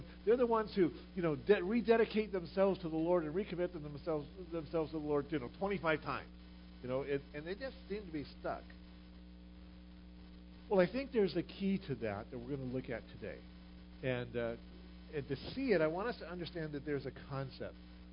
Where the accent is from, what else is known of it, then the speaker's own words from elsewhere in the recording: Ohio, United States; I'm from Ohio. Just try to grow a buckeye tree so you can have actual buckeyes.